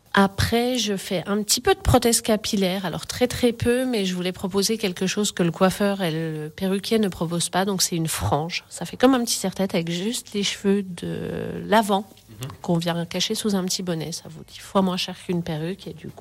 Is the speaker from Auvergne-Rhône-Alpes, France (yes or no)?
yes; Saint-Jeoire, Auvergne-Rhône-Alpes, France; donc je suis de Saint-Joire.